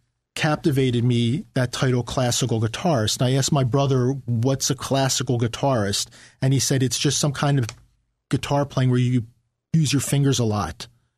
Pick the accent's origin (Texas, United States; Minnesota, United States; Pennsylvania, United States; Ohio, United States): Pennsylvania, United States; Philadelphia; I'm originally from Philadelphia. I traveled around the country. When I came back, I moved to the Monmouth County area, Asbury Park, Ocean Grove area.